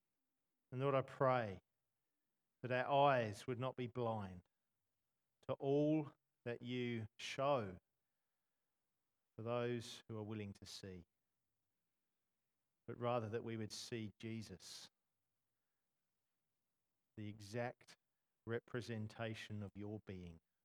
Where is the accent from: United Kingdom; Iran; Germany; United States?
United Kingdom; England; born there; I was born just outside of London.